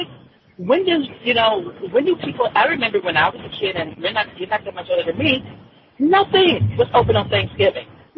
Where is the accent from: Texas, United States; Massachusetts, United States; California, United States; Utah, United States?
California, United States; of course, I grew up in California, but we're definitely not a Bible Belt state.